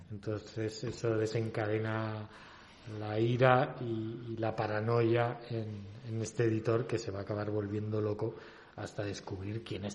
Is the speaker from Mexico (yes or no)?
no; Spain